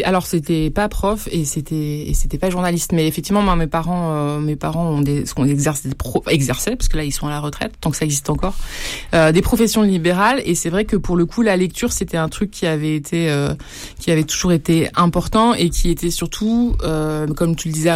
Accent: Paris, Île-de-France, France; born there; Je suis née à l'Hôtel Dieu

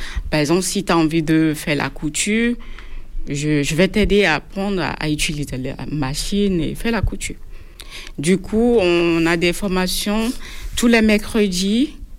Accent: Benin; now in France; je suis couturière, j'ai 38 ans, je suis béninoise. J'ai travaillé dans la couture pendant 15 ans et ça fait 5 ans que je suis en France

